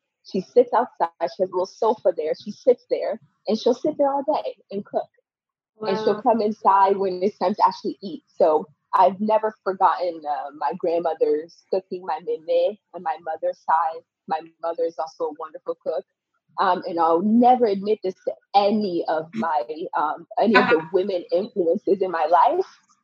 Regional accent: Porto Novo, Ouémé, Benin; English is a second language; So like I mentioned earlier, I'm from Porto Novo, Benin. Porto Novo is the capital of our country. And I grew up in this little town called Hueme Detromede. I was there till I was about 10 years old.

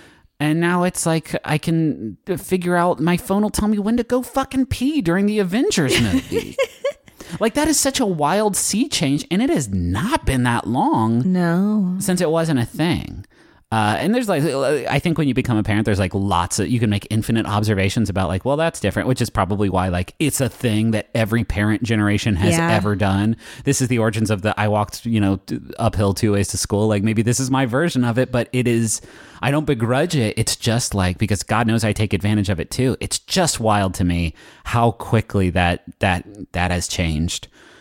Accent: West Virginia, United States; Like, I'm from West Virginia. I know all about the using country crock as a Tupperware situation.

